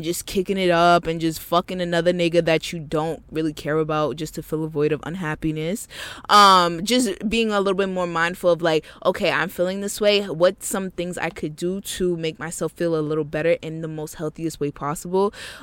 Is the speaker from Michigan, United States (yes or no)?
no; Boston, Massachusetts, United States; know if you're from Boston, but if you are, shout out to you, my Bostonians. I'm at did you hear my accent?